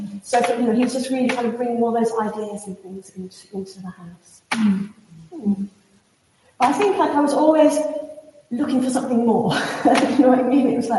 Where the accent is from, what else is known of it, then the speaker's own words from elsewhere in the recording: Stockport, North West England, United Kingdom; I grew up near Stockport, and there's these big bridges there that the railway goes across.